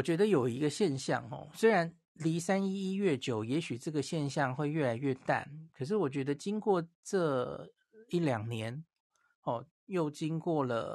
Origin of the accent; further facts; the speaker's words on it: Taiwan; 普遍上我遇到的日本人一旦知道我是台湾人，其实很多人他的好感会增加的